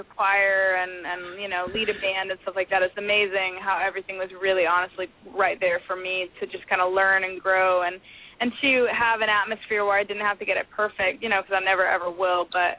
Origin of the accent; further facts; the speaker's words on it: Fort Worth, Texas, United States; also born or lived in Florida / Rockwall, Texas; We were in Rockwall, Texas. I was born in Florida. We moved to Rockwall, Texas, like around 5, 6. And then I moved to Fort Worth whenever I was like around 7.